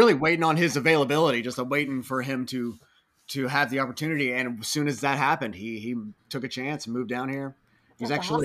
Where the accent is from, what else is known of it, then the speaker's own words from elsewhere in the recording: Roanoke, Virginia, United States; Me and Charlie, we've known each other since we were 15, since we were kids. We grew up in Roanoke, Virginia.